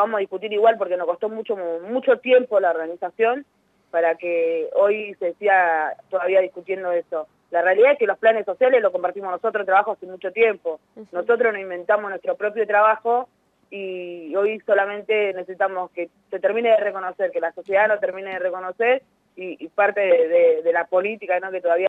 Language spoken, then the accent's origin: Spanish; Villa Fiorito, Buenos Aires Province, Argentina; nací y vivo en Villa Fiorito